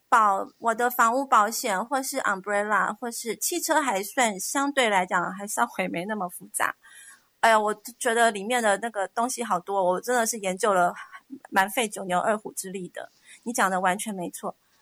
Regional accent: Taiwan; 那因为我来自台湾，所以我对台湾的情况也比较有在注意。

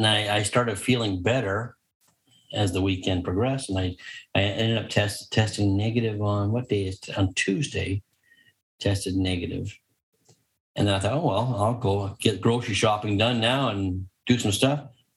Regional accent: Canada

